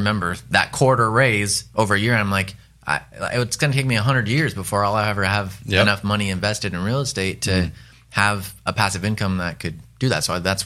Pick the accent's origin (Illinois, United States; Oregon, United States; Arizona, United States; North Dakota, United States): Oregon, United States; Roseburg; Sure. So born and raised here in Rosebur